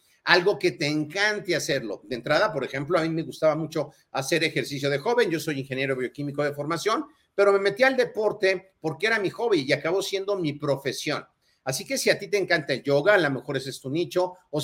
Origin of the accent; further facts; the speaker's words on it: Mexico City, Mexico; Yo soy de la Ciudad de México